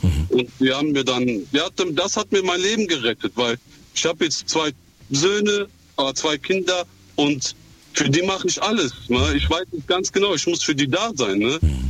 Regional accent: Germany; born there; Und Neuanfang, ich bin in Deutschland geboren. War mit 14 hier

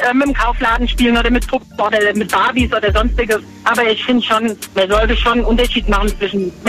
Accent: Oppenheim, Rhineland-Palatinate, Germany; Ich komme aus Oppenheim.

